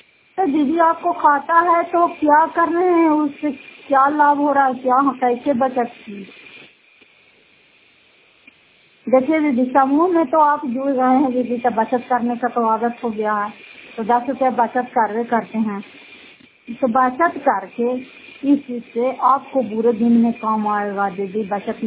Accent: Fatehpur, Bihar, India; घर फतेहपुर पंचायत मोटरों का जिला नालंदा रायपतरा ब्लॉक की निवासी हूँ।

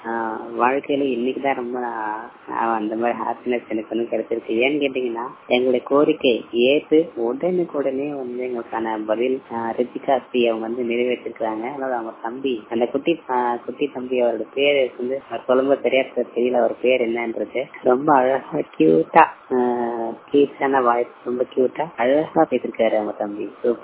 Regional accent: Periyar, Tamil Nadu, India; எங்க ஊருக்குள்ள எங்க சொந்த ஊர் பெரியாறு

